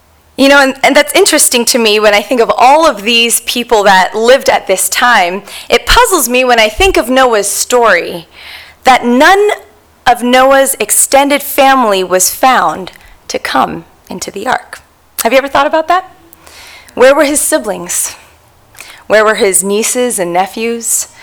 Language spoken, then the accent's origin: English; Berrien Springs, Michigan, United States; born there; I actually grew up in a pastor's home. I was born in Berrien Springs, Michigan, which you can't really get more Adventist than that.